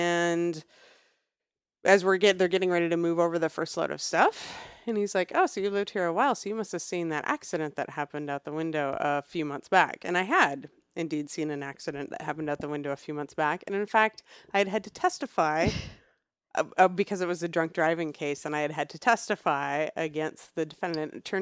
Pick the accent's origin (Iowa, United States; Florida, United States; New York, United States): Iowa, United States; than I did my whole time growing up in Iowa.